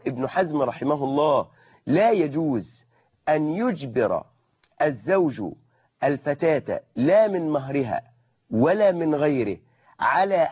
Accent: Egypt; وهذا عرف موجود عندنا كمصريين

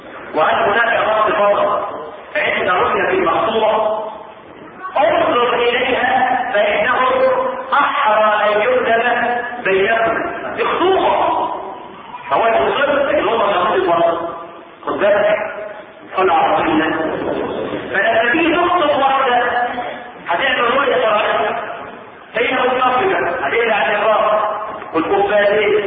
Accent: Egypt; احنا كمصريين

